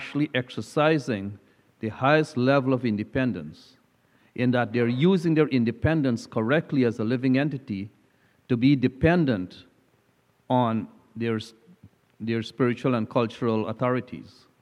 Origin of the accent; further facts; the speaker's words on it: Guyana; I know when I was growing up in Guyana in those days, those things were also happening